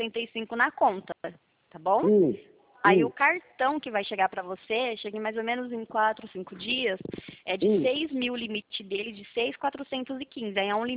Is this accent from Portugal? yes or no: no; Santa Bárbara d'Oeste, São Paulo, Brazil; Eu sou aqui de Santa Bárbara